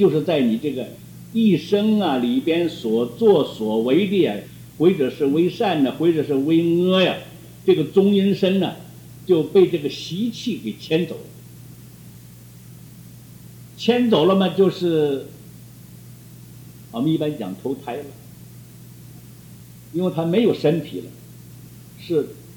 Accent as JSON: {"language": "Chinese", "country": "Taiwan", "said": "说我们台湾人讲说八度药"}